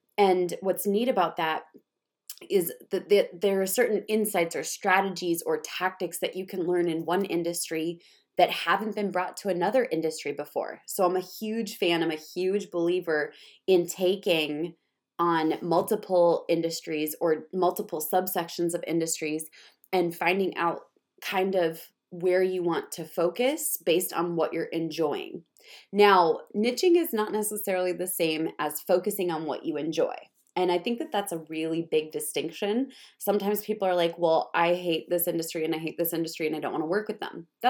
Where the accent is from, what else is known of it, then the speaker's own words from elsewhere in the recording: Minnesota, United States; And I say niching down because I'm from Minnesota and that's just how I learned it.